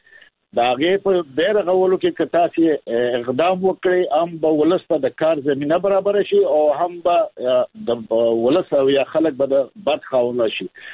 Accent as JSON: {"language": "Pashto", "region": "Kunar", "country": "Afghanistan", "said": "البته زه خپل هم د کونړ ولایت یم. کونړ یو غرنی ولایت دی."}